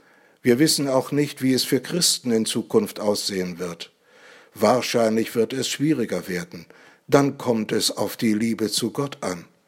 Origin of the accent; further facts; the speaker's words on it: East Germany, Germany; Ich weiß, wovon ich rede. Ich komme aus der DDR und habe das Dritte Reich miterlebt.